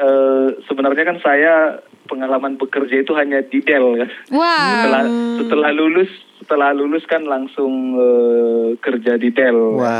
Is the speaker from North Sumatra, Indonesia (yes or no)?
yes; Pematangsiantar, North Sumatra, Indonesia; also born or lived in Balige; Jadi, kalau masa kecil saya itu di Siantar. Jadi lahir di Pematang Siantar. Ya, sampai SMP lah di Siantar. Kemudian SMA saya melanjutkan SMA itu di Balige di SMA Yayasan Sopo Surung, SMA 2 Balige.